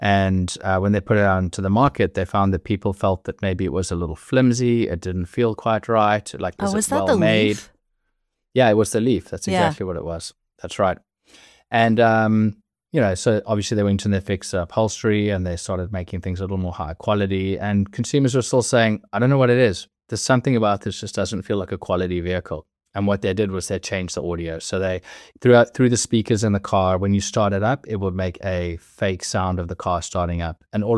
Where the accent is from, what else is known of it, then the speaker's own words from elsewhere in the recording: Johannesburg, Gauteng, South Africa; I grew up in South Africa in Johannesburg, and it's a little bit tough there for, you know, people trying to keep a business together.